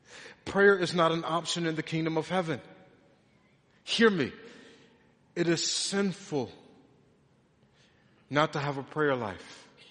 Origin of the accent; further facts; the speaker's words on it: Detroit, Michigan, United States; Man, I'm from Detroit, Lord. I don't know if I can do that.